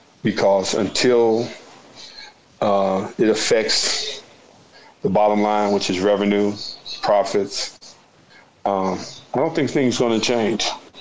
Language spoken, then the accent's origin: English; Chicago, Illinois, United States; born there; I was born here in Chicago and had the opportunity to travel all over the world